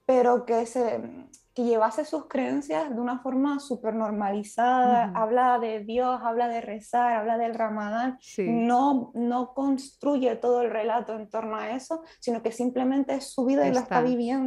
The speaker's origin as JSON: {"language": "Spanish", "country": "Puerto Rico", "said": "yo también soy de Puerto Rico."}